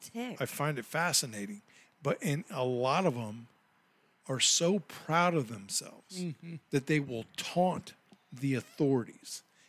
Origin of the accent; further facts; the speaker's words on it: United States; I'm, you know, I'm an American, man.